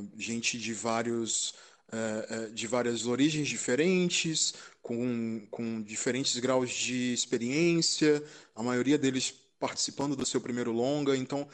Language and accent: Portuguese; Espírito Santo, Brazil; Especificamente lá no meu estado, no Espírito Santo